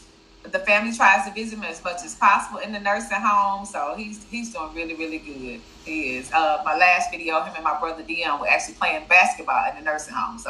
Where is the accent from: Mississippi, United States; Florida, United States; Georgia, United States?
Mississippi, United States; Clarksdale; from Jefferson, 324 Jefferson Avenue from Clarksdale, from the Vegas, baby. That's my home, class of 92. That's where I started.